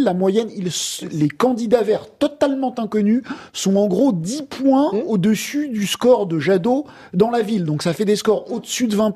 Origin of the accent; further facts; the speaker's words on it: Paris, Île-de-France, France; Je suis un Parisien.